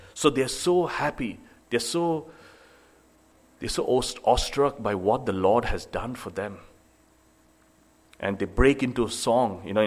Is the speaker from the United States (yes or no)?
no; Nigeria; when I was growing up in Nigeria, you know, in the evenings, there would be, most of the time, there would be no electricity.